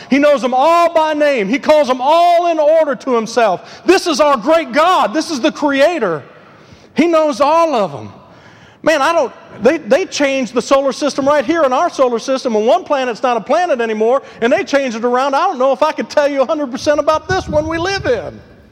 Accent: Michigan, United States; I don't know where anything is. I'm from Michigan.

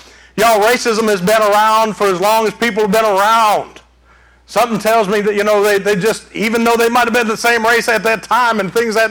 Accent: Detroit, Michigan, United States; I grew up in Detroit in a predominantly Mexican part of town.

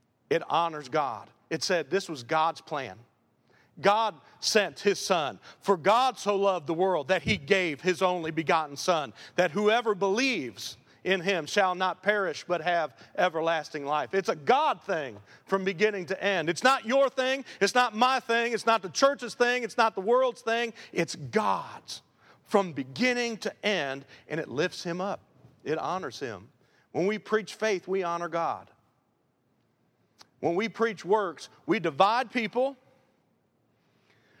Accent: Michigan, United States; now in Mississippi, United States; when somebody found out I was from Michigan and that I've been in Mississippi for 12 years

